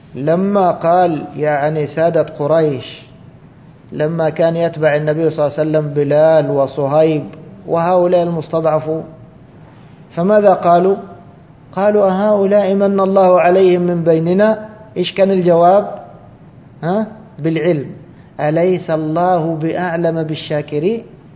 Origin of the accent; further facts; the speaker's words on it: Egypt; كما كانوا يقولون عندنا في مصر مثل